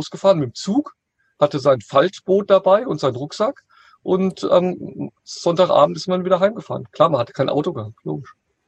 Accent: Hesse, Germany; Also ich komme ja hier aus der Nähe von Frankfurt

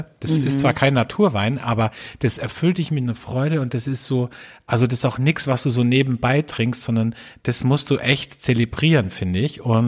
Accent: Austria; Wie man bei uns in Österreich sagt, am Wösch, also Welschriesling.

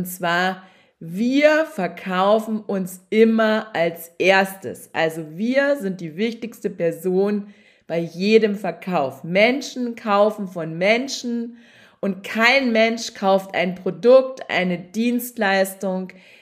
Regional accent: Saxony, Germany; ich bin ja ein Kind des Ostens und 1990 kam im Osten, also in Sachsen, damals habe ich gelebt und lebe ich jetzt wieder

